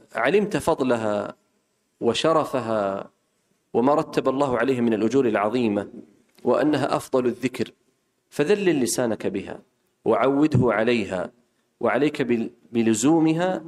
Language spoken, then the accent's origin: Arabic; Saudi Arabia; اللهم اجعل بلادنا المملكة العربية السعودية آمنة مطمئنة رخاء سخاء